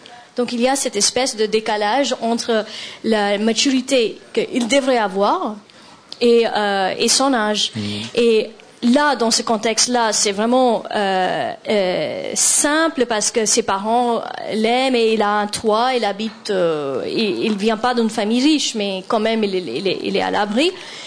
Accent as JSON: {"language": "French", "country": "India", "tie": "born or raised there", "said": "moi, je suis née en Inde, j'ai grandi en Inde"}